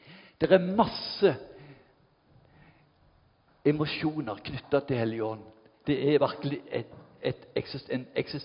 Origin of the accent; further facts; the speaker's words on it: Ganddal, Rogaland, Norway; Men jeg husker godt hjemme på Gandal, første dagen om høsten